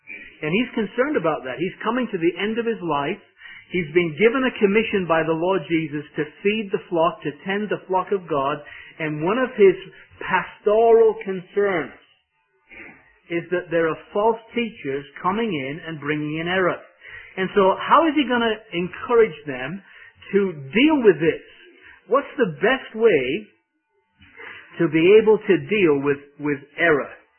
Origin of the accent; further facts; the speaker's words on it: England, United Kingdom; also born or lived in Ireland; Growing up in England, my wife is Irish, and when we lived in Ireland